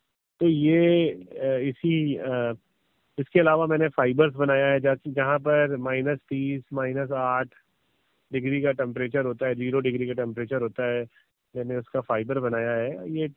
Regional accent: Fatehpur, Uttar Pradesh, India; हाँ, मैं उत्तर प्रदेश फतेहपुर का रहने वाला हूँ

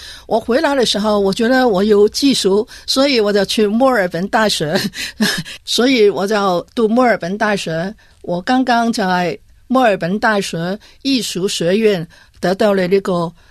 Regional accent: Hong Kong; now in Australia; 我是80年代从香港移民的第一代女性

